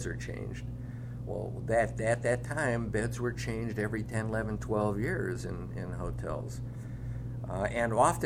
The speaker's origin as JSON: {"language": "English", "town": "Cleveland", "region": "Ohio", "country": "United States", "tie": "born or raised there", "said": "growing up in Cleveland, my parents had told me all the stories about the Mounds Club and all the gambling and that had gone on in Cleveland"}